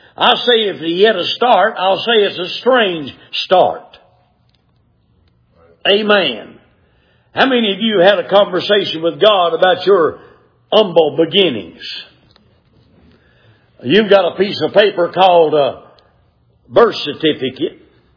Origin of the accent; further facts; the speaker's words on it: Clayton, United States; born there; also born or lived in Hiawassee; but I was born in Clayton. Lived in Hiawassee.